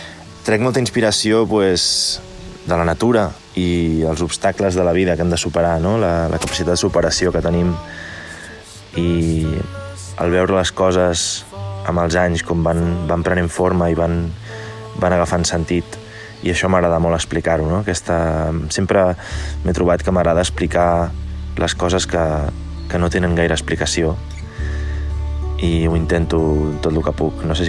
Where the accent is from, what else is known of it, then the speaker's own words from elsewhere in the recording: Gelida, Catalonia, Spain; first language English; Catalan is a second language; amb uns amics del meu poble de Gelida